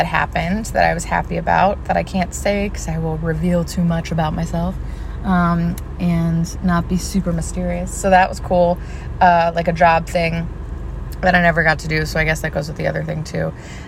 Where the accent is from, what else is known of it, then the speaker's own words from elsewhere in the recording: Midwest, United States; at least as far as I'm from the Midwest originally, and I feel like we are always told to put on a brave face and help others, especially where I'm from.